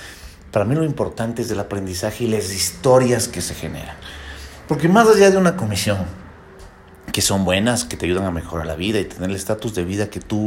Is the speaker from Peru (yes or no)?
no; Ecuador; sobre todo en mi país de Ecuador. En mi país de Ecuador nosotros estamos con un pensum de estudios qué sé yo, desde el siglo pasado, creo.